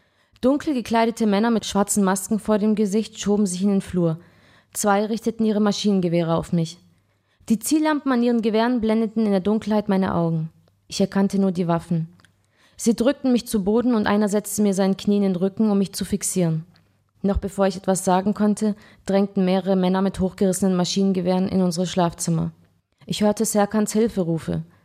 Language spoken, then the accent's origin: German; Ulm, Baden-Württemberg, Germany; Also ich bin schon rumgekommen um die Welt, aber meine Heimat ist Ulm gewesen, immer.